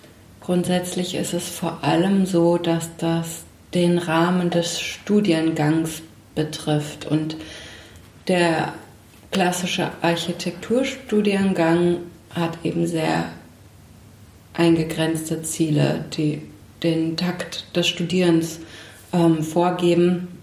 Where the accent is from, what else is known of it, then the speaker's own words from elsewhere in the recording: Dreieich-Buchschlag, Hesse, Germany; also born or lived in Frankfurt; Ich bin in Dreieich-Buchschlag aufgewachsen, groß geworden, beziehungsweise dann auch in Frankfurt.